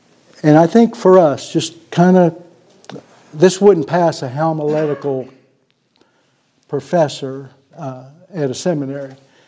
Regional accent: Pennsylvania, United States; And I was born in Pennsylvania, grew up in an Italian Catholic home, did all the things I was supposed to do. And I love my family and I love my church back there.

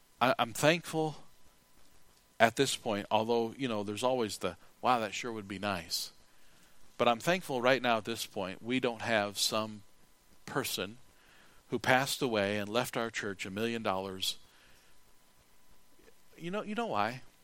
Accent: United States; But the main reason is not because I'm an American who loves the Bill of Rights.

